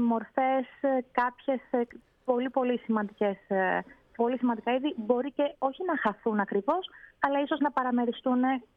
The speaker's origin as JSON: {"language": "Greek", "region": "New York", "country": "United States", "tie": "born or raised there", "said": "η μητέρα μου είναι παιδί της Ομογένειας. Μεγάλωσα στην Νέα Υόρκη, στην Αστόρια συγκεκριμένα, όπως ήταν όλοι οι Έλληνες τότε. Και έχω οικογένεια εκεί, έχουμε φίλους, έχουμε συγγενείς."}